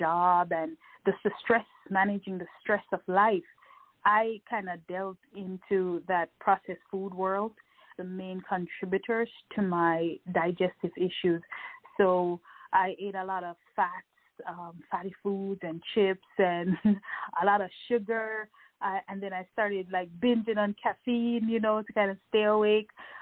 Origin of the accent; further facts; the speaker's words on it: Kingston, Jamaica; So I'm originally from Kingston, Jamaica